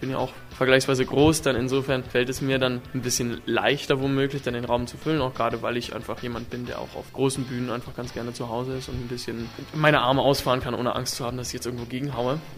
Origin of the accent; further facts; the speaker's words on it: Bremen, Germany; born there; also born or lived in United States / Flensburg; Ich bin in Bremen geboren, bin dann recht viel umgezogen durch die Arbeit meines Vaters, weil mein Vater bei der Bundeswehr ist oder war. Hab lange Zeit in Amerika gelebt und dann die letzten Jahre vor meinem Studium in Flensburg verbracht